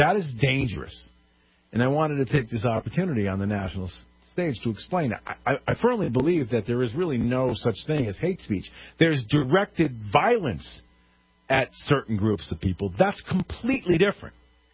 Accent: Connecticut, United States; We just had it happen in my home state of Connecticut.

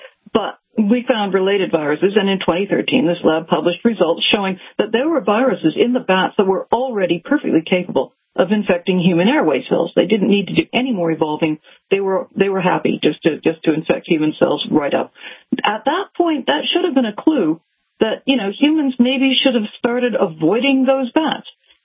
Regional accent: Toronto, Ontario, Canada; born there; I was born in Toronto. It's a big city.

